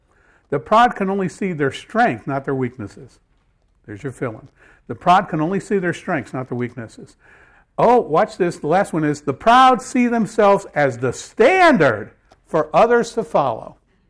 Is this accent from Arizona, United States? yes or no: no; Connecticut, United States; Once I was in Connecticut and was seeing everything, my hometown has gone down the tubes.